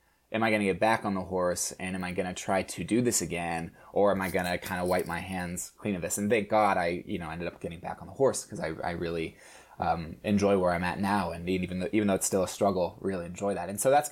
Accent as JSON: {"language": "English", "region": "Arizona", "country": "United States", "tie": "born or raised there", "said": "But I grew up in Arizona, and I didn't know that pursuing film was a legitimate, like, what could be a legitimate thing."}